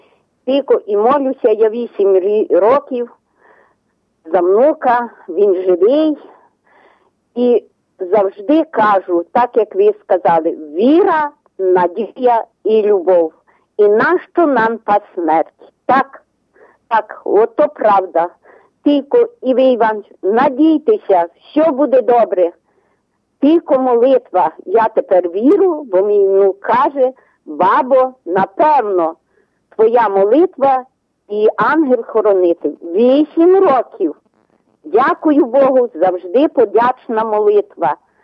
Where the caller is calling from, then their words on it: Ternopil Oblast, Ukraine; Ми з України! Вас вітає Тернопільщина!